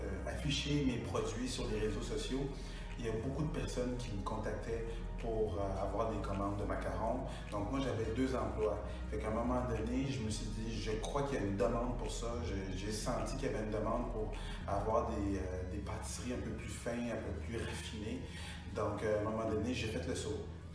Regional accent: Longueuil, Quebec, Canada; Ben en fait, moi, je suis né à Longueuil. Je suis vraiment un gars de 470. Donc, étant donné que je suis né à Longueuil, c'est tout à fait normal pour moi de travailler à Longueuil. Donc, je n'ai pas pensé à déménager.

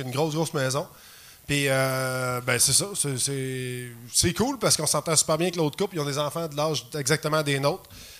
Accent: Montreal, Quebec, Canada; Quand je suis parti de Montréal vers la banlieue, moi, j'étais un exilé montréalais. J'habitais longtemps à Hochelaga. J'habitais sur le plateau pendant un bout de temps.

